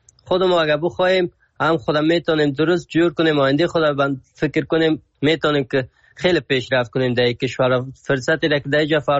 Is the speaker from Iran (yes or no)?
no; Afghanistan; از افغانستان هستم،